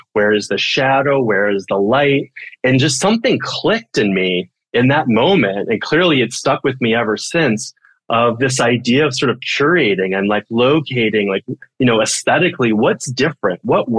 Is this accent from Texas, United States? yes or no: yes; Texas, United States; I'm a native Texan. I grew up in Central Texas, kind of in a rural area outside of Austin